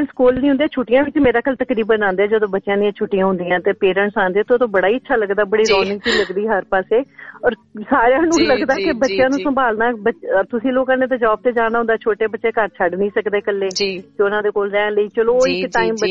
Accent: Jalandhar, Punjab, India; also born or lived in Amritsar; now in Australia; ਮੈਂ ਵੈਸੇ ਜਲੰਧਰ ਤੋਂ ਹਾਂ, ਪਰ ਮੇਰਾ ਬਰਥ ਗੁਰੂ ਦੀ ਨਗਰੀ ਅੰਮ੍ਰਿਤਸਰ ਦਾ ਹੈ।

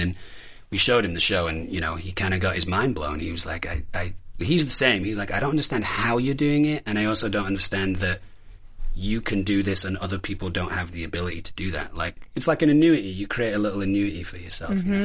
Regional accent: Manchester, North West England, United Kingdom; I'm a huge Manchester United fan. I'm from Manchester.

